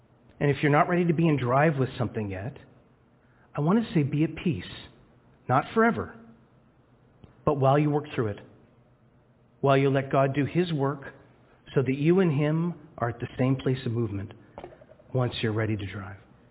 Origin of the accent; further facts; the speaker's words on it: Scarborough, Ontario, Canada; I grew up in Scarborough, very close to Victoria Park and Lawrence.